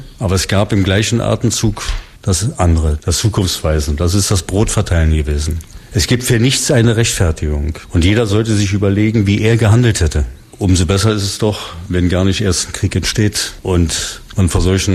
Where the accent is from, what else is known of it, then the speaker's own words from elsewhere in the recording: Germany; Und wir als Deutsche haben die Verpflichtung, das genauso hochzuhalten.